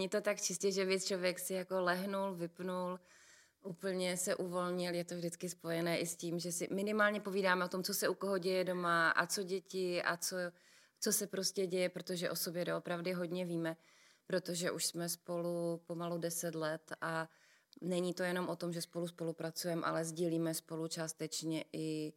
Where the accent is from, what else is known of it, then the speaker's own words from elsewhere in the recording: Opava, Moravian-Silesian Region, Czechia; v Opavě, odkud pocházím, je úžasná oční škola